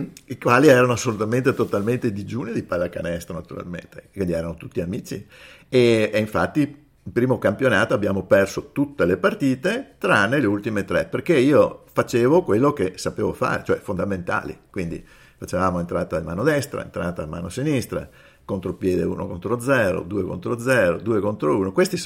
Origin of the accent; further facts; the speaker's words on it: Padua, Veneto, Italy; Io sono cresciuto in patronato all'Arcella